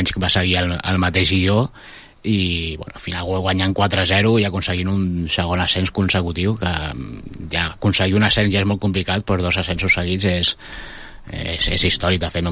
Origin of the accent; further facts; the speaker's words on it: Sabadell, Catalonia, Spain; la gent que som de Sabadell